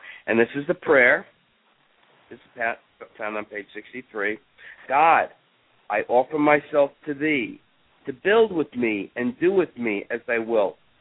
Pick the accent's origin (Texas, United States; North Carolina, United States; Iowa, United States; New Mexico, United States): Texas, United States; Austin; Now, Austin, where I've marketed there, and I come from Austin, I have maybe 200 hits.